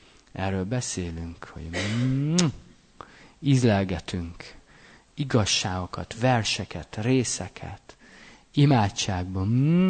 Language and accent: Hungarian; Hungary; Mi magyarok azt mondjuk, milyen kicsi.